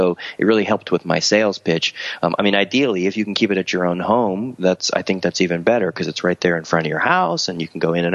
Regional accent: Florida, United States; now in Oregon, United States; Although I live in Oregon now, we've only lived out here for 6 years now. Both my wife and I, born and raised in Florida, and I grew up over on the East Coast.

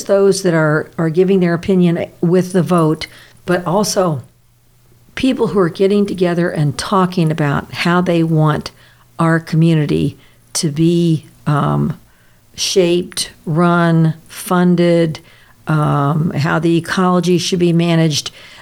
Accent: Kentucky, United States; moved away as an adult; also born or lived in San Francisco; I was raised in Kentucky. And then until I was 46, I lived there. Then I went to San Francisco for 20 years, and then we moved here.

